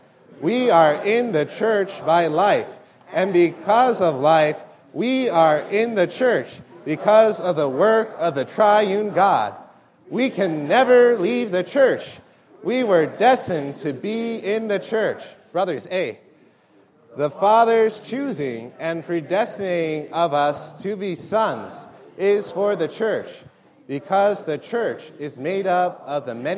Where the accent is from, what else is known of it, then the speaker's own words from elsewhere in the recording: New York City, New York, United States; from New York City, just as a brief introduction